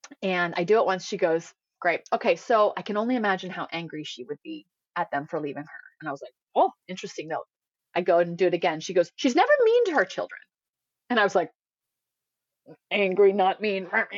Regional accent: Indiana, United States; Especially I'm come from Indiana, right?

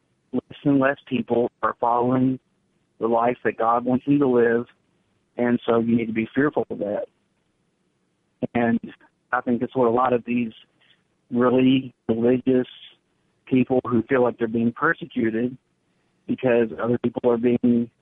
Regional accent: Louisville, Kentucky, United States; Hey, I grew up in the Louisville, Kentucky area. I'm just north of that right now, but spent most of my time in the Louisville, Kentucky area.

